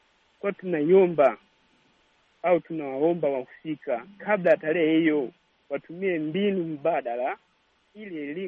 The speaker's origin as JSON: {"language": "Swahili", "town": "Kasulu", "region": "Kigoma", "country": "Tanzania", "said": "natokea Kasulu, Kigoma nchini Tanzania."}